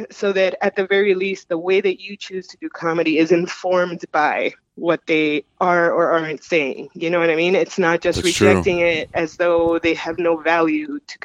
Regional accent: United States; born there; also born or lived in South America; so I was born in the United States, but then I lived elsewhere.

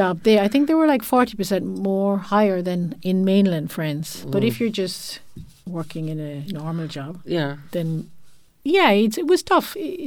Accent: Youghal, Munster, Ireland; also born or lived in Dublin; I was born in Dublin, yeah, and I was raised in Youghal.

